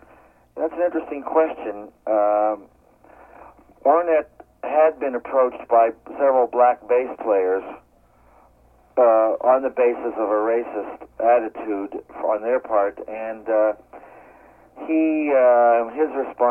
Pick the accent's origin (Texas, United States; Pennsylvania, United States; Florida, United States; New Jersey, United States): Pennsylvania, United States; Pittsburgh; now in New York, United States; I was born and raised in Pittsburgh, you see, and I graduated from Carnegie Institute there with the bachelor's.